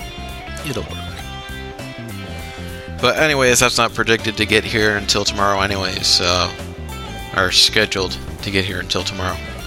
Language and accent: English; Chicago, Illinois, United States; For those who don't get it, I'm from the Chicago area